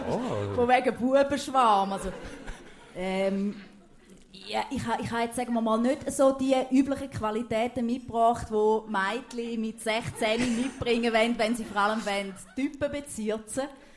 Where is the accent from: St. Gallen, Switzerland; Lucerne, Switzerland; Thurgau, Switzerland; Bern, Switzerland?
Thurgau, Switzerland; Also ich bin relativ nahe an der Grenze aufgewachsen. Und Konstanz ist ja für uns Thurgauer also das Paradies.